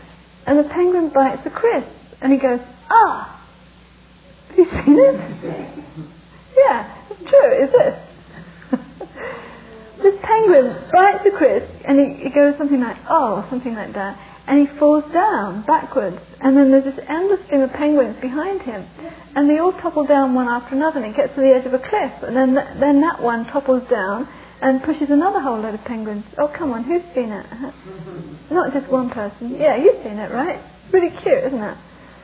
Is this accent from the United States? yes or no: no; England, United Kingdom; I think I'm English, so I was brought up to repress them.